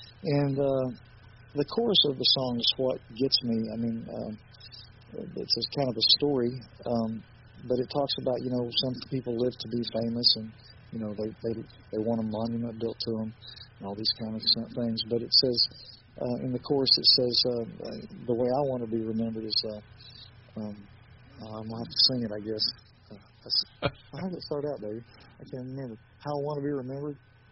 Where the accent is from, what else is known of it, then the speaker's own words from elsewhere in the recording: Chillicothe, Ohio, United States; up in my hometown of Chillicothe, Ohio. Go up there and get some footage of the actual back roads where I grew up